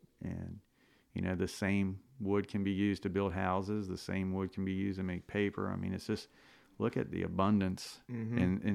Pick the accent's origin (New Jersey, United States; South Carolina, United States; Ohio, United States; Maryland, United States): Maryland, United States; Deal; born there; I was born in Deal, Maryland.